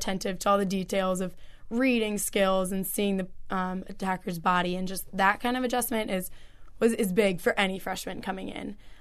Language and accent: English; Cincinnati, Ohio, United States; I played for a club called Team Z, and I'm from Cincinnati.